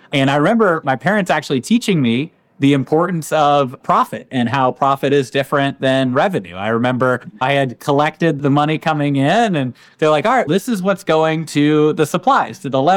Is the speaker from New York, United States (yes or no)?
no; Chelmsford, Massachusetts, United States; born there; Yeah, so I was born in Chelmsford, Massachusetts